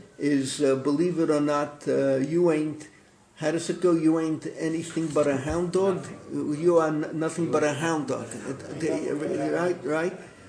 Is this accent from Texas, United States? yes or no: no; New York, United States; We were kids growing up in the Bronx, going to school in Washington Heights.